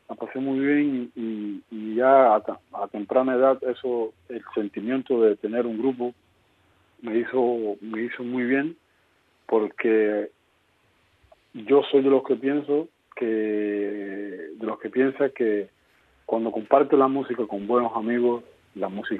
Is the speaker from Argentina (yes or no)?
no; Cuba; Pero nunca, nunca en mi música vas a sentir que yo he olvidado que soy cubano.